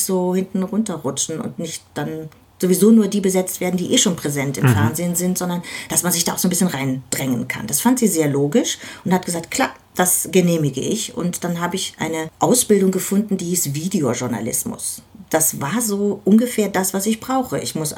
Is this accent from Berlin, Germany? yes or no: yes; Berlin, Germany; Und ja, damit geht man ins Bett als Berliner Kind.